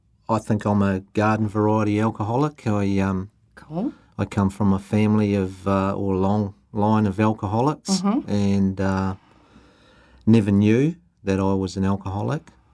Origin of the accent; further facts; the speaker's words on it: Christchurch, Canterbury, New Zealand; also born or lived in North Island; I'm from Christchurch. Yeah, okay. Born and bred.